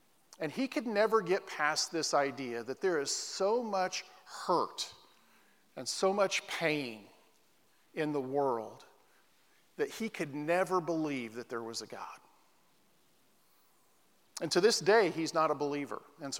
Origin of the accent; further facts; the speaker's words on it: Oregon, United States; As Doug said, we're both from Oregon. I grew up in the only Southern Baptist church for 100 miles in any direction.